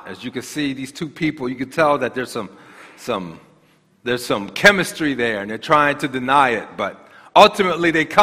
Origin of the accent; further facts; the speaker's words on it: Maryland, United States; moved away as an adult; now in San Diego, United States; We're from Maryland. That's where we are. And so we're a long ways away from from Maryland. So I've been here since 2019 in the San Diego area.